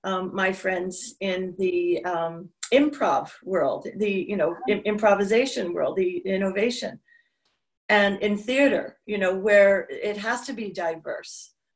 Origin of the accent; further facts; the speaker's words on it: New York City, New York, United States; down in New York City, which is my hometown.